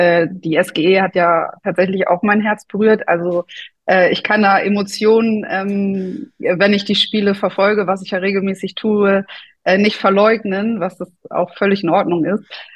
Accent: Germany; Ich bin in der Nähe von Bremen groß geworden.

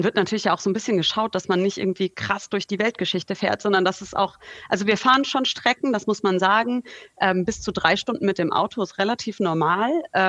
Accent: Hesse, Germany; Ich komme ganz witzig aus dem Nordhessischen, gar keine große Volleyballgegend

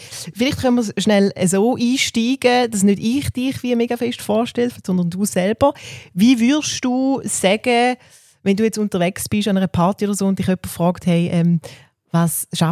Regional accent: Thurgau, Switzerland; Ich bin in der Nähe von Kreuzlingen aufgewachsen und auch mit den Rauschprodukten aufgewachsen.

